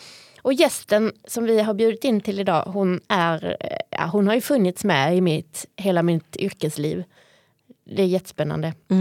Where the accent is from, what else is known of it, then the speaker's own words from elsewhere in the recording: Skåne, Sweden; accent: Scanian; kanske jag pratar lite mer skånska idag än jag brukar göra. Och jag kommer att prata ännu mer skånska om en liten stund.